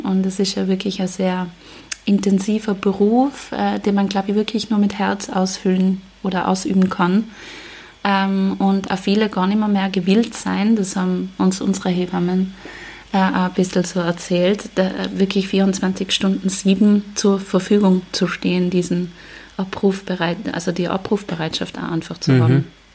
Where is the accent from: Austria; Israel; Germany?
Austria; Tyrol; also wir sind ja in Tirol aufgewachsen